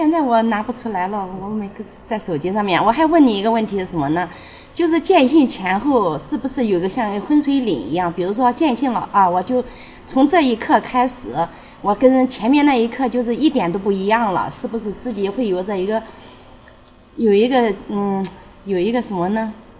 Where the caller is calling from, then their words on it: Hunan, China; 我是这我是湖南这边打气的